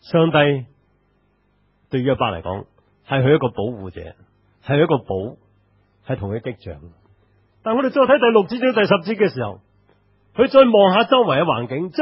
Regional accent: Hong Kong; 即是我们香港人叫保释

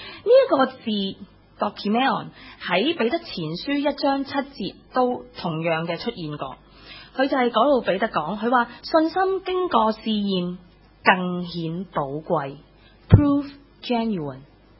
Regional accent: China; 我們中國人有句說話叫做什麼，真金不怕紅爐火

